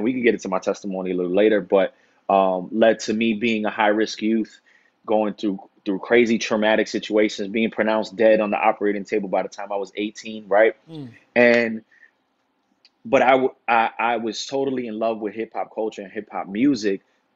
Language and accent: English; Bronx, New York, United States; I'm from hip hop culture. I'm from the Bronx.